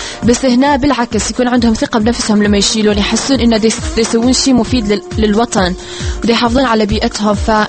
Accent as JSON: {"language": "Arabic", "country": "Iraq", "said": "باعتباري عراقية"}